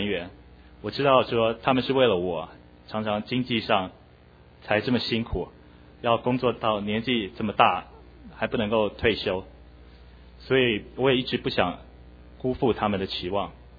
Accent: Taipei, Taiwan; 我是来自台湾，我生在台北市，我是家中的独子。

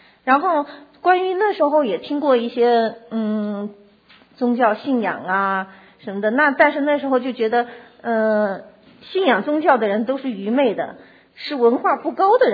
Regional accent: Pingxiang, Jiangxi, China; 出生我是在70年代中国大陆一个南方江西省叫萍乡的小城市，我也在那儿长大

